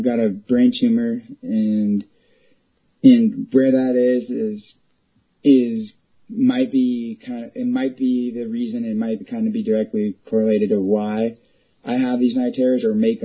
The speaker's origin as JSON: {"language": "English", "town": "San Diego", "region": "California", "country": "United States", "tie": "born or raised there", "said": "San Diego. Born and raised in San Diego, yep."}